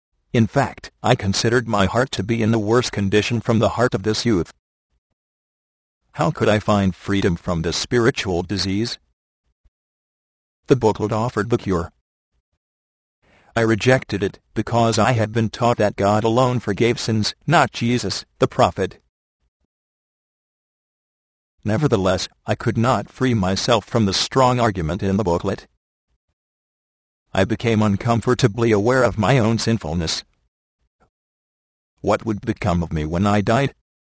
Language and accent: English; Karukana, Kerala, India; born there; English is a second language; I was born on Friday, July 15, 1951. My father was a mullah, a Muslim religious leader in a small village of Karukana in the South Indian state of Kerala.